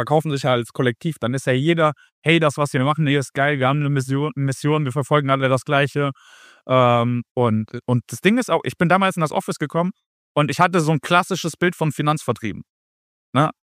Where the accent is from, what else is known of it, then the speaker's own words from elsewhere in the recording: Giessen, Hesse, Germany; ich komme aus Gießen. Marburg ist von mir 10 Minuten entfernt.